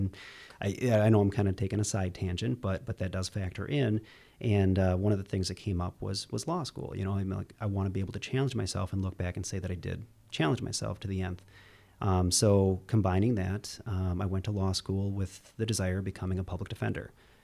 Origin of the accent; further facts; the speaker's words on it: Whitehall, Wisconsin, United States; also born or lived in La Crosse; No, I was born in La Crosse, Wisconsin. For those that don't know, western part of the state. Was raised in Whitehall, Wisconsin, which is about half hour up the road from La Crosse, and just south of Eau Claire.